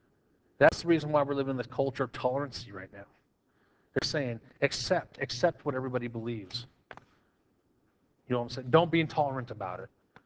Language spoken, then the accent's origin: English; Kingman, Arizona, United States; I'm an American, I'm an Arizonan, I'm a Kingmanite, and I am a Christian Church Kingmanite.